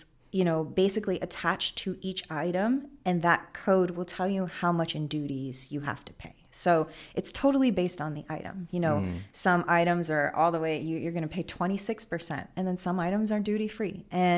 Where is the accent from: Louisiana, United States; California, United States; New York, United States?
California, United States; Los Angeles; also born or lived in Florida, United States; I'm originally from Los Angeles and I decided, hey, I'm going to, you know, go to school out in California.